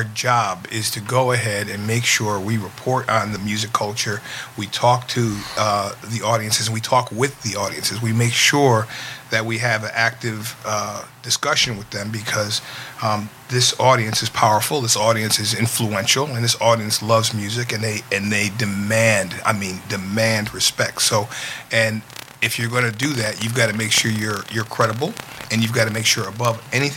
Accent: Trumbull, Connecticut, United States; when I grew up, growing up in Trumbull, Connecticut, it is, you know, it's not a paragon of diversity

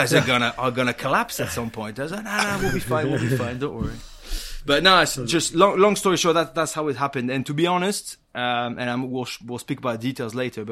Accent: Paris, Île-de-France, France; my home club, born and raised in Paris.

